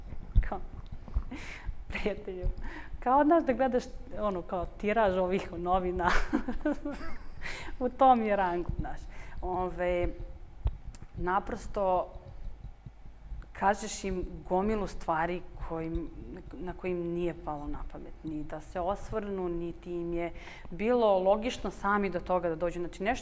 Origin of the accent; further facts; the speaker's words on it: Serbia; pošto potičem iz Srbije